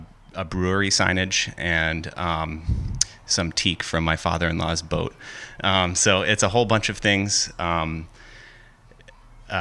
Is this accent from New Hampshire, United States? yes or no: yes; Hampton Falls, New Hampshire, United States; I'm from Hampton Falls, New Hampshire.